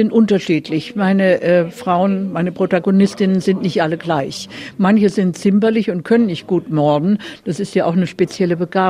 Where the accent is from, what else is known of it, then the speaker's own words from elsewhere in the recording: Germany; Und hoffe, die Schweizer mögen mich als Deutsche trotzdem einigermaßen. denn für meine Nationalität kann ich ja nichts.